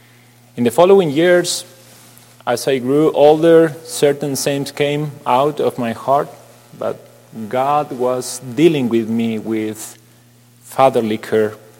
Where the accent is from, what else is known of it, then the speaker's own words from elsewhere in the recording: Argentina; English is a second language; I am 42 years old, and I'm originally from Argentina. I was born and raised in a small country town in a Christian family with my father, mother, and an older brother.